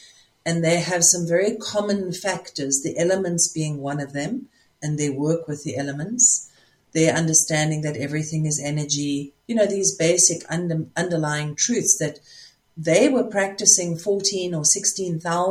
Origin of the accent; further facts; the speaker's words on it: South Africa; born there; No, I was born in South Africa, and my business is still registered in South Africa, my practice.